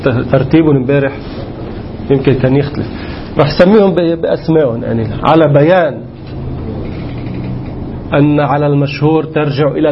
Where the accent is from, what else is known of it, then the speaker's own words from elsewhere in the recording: Lebanon; accent: Lebanese; أنا بحكي لبناني ما بعرف الإخوان اللي مش لبنانيين واضح كلامنا بالعامية اللبنانية